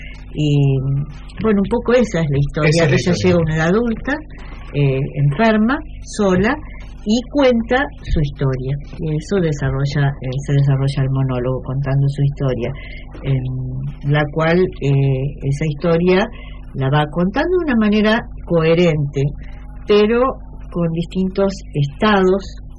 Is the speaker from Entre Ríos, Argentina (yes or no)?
yes; Paraná, Entre Ríos, Argentina; also born or lived in Colón; No, estuve acá en Paraná. Si bien nací en Colón, anduve por bastantes lugares de la provincia por el trabajo de mi padre, pero ya desde la secundaria, de los 13 años más o menos, nos radicamos en Paraná